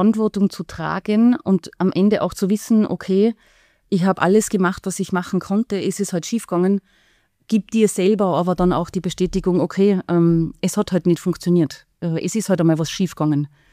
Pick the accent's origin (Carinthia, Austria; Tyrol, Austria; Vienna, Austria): Tyrol, Austria; wo man noch nicht wirklich von einer Startup-Szene gesprochen hat bei uns in Tirol oder auch in Österreich.